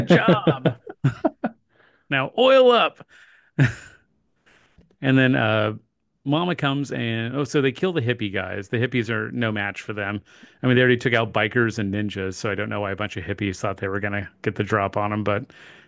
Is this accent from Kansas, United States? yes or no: yes; Kansas, United States; We are two guys from Kansas.